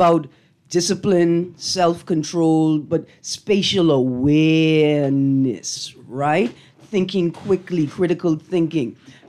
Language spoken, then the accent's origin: English; Bahamas; because I was from the Bahamas, there was prejudice